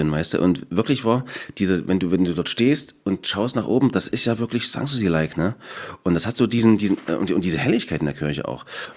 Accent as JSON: {"language": "German", "region": "Saxony", "country": "Germany", "said": "Ich bin durch und durch Erzgebirger"}